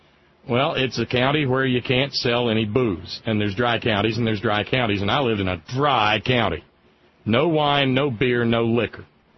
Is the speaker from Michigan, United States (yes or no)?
no; Alabama, United States; Back when I grew up down in Alabama, I lived in something called a dry county.